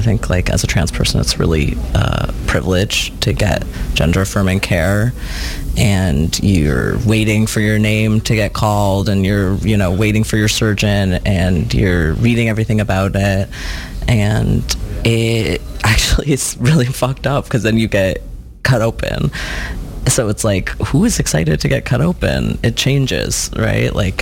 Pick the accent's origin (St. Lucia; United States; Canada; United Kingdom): Canada; Toronto, Ontario; I've been coming to the festival since I was a kid, growing up in Toronto